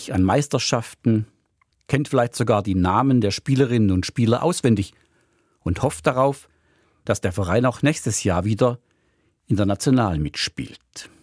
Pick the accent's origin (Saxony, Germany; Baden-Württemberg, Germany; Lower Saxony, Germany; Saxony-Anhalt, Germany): Baden-Württemberg, Germany; now in Switzerland; So bin ich, der ich in der Nähe von Stuttgart aufgewachsen bin, Fan des VfB Stuttgart. Und bei Europa- und Weltmeisterschaften fiebere ich immer noch besonders für Deutschland, obwohl ich jetzt schon über 30 Jahre in der Schweiz lebe und Schweizer Bürger bin.